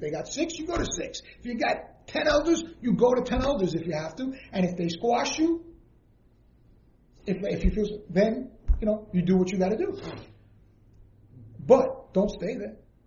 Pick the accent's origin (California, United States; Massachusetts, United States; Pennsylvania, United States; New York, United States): New York, United States; Queens; I'm a guy from Queens who didn't know nothing until I was 45 years old.